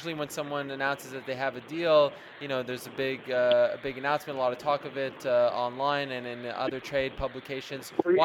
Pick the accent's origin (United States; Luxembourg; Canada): Canada; I'm Canadian.